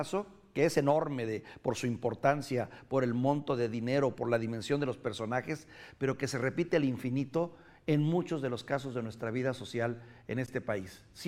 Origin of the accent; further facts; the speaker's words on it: Mexico; somos nosotros los mexicanos